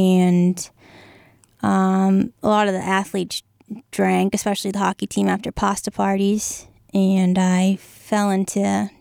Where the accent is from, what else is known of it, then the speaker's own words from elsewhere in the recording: Franklin, Massachusetts, United States; also born or lived in Norfolk; Well, I grew up in Franklin after moving from Norfolk, Mass, where I went to King Philip for a few years. And then I eventually switched to Franklin High School